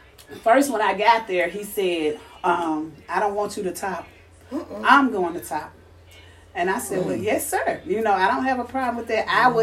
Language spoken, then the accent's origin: English; Brookhaven, United States; I was born and raised in Brookhaven.